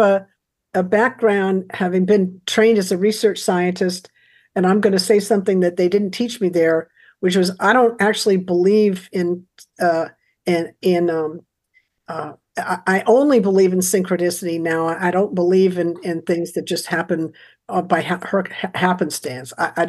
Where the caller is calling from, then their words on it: Lawrence, Kansas, United States; Yes, I'm right in the center of the United States in Lawrence, Kansas.